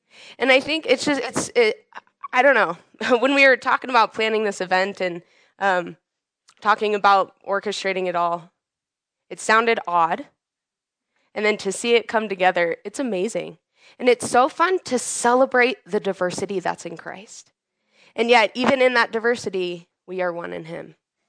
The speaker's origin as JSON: {"language": "English", "country": "United States", "said": "I'm single. I'm 29 years old. I'm an American"}